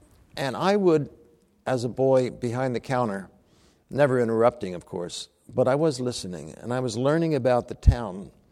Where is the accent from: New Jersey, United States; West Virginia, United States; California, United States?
New Jersey, United States; Ocean City; born there; In this town, I was born in Ocean City, New Jersey. New Jersey, it's on the southern shore of New Jersey, on the Atlantic Ocean, an island resort.